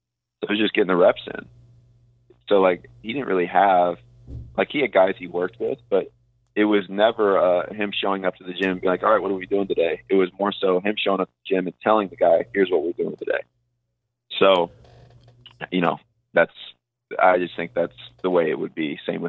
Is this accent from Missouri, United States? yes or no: yes; St. Louis, Missouri, United States; I'm a Midwest boy. I grew up in St. Louis. Chicago is the closest team we have. I was born in 90.